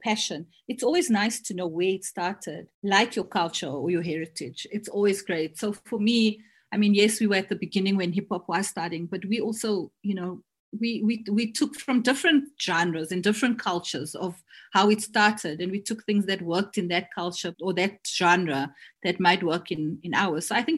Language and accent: English; Durban, KwaZulu-Natal, South Africa; now in Johannesburg, South Africa; I think being in Johannesburg, and I'm also from Durban